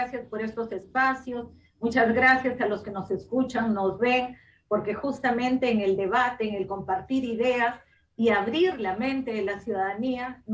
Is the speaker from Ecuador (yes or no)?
no; Peru; no solucionar los problemas de fondo que tenemos como peruanas y peruanos